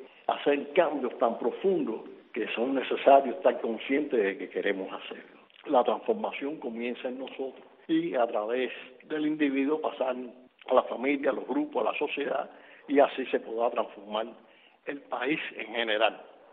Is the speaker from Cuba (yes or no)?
yes; Cuba